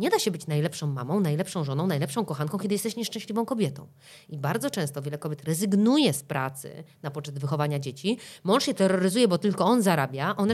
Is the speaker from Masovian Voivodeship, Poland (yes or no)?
yes; Warsaw, Masovian Voivodeship, Poland; also born or lived in Paris, France; Ja z Warszawy i z Paryża, dziewczyna, która wiele lat spędziła w Paryżu, wiele lat spędziła w Warszawie, w której się urodziła